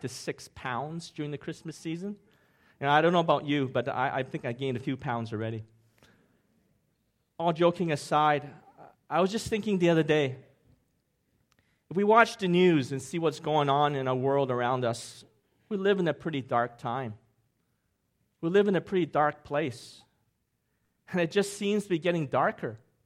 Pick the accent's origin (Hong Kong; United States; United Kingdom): Hong Kong; I'm from Hong Kong, and I was born in Hong Kong.